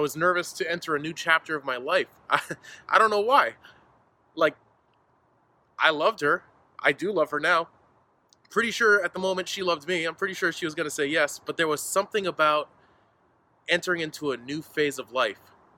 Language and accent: English; Honolulu, Hawaii, United States; I was in the process of buying plane tickets to my hometown of Honolulu